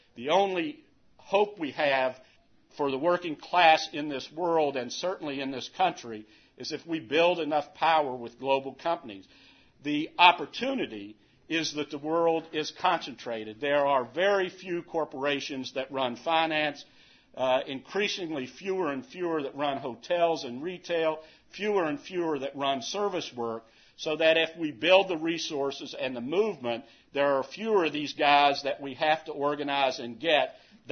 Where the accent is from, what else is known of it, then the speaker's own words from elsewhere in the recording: West Virginia, United States; You know, I grew up in West Virginia a number of years ago